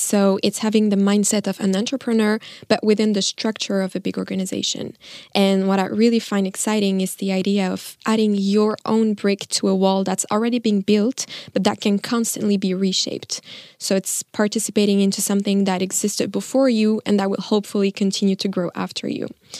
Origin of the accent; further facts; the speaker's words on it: Grand Est, France; English is a second language; I grew up in France, just a short drive from Luxembourg